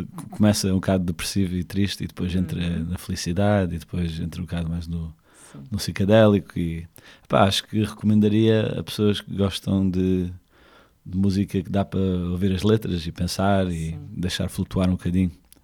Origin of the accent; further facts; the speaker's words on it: Algarve, Portugal; accent: Anglo-Algarvian; now in Lisbon, Portugal; o meu português é um bocado anglo-algarvio e estou um bocado enferrujado neste momento. Mas tem sido muito interessante viver cá em Lisboa.